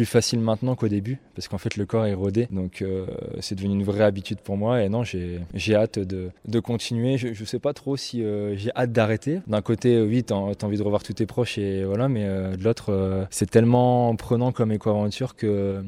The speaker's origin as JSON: {"language": "French", "town": "Valenciennes", "region": "Hauts-de-France", "country": "France", "said": "qui me font rentrer chez moi à Valenciennes le 11 décembre"}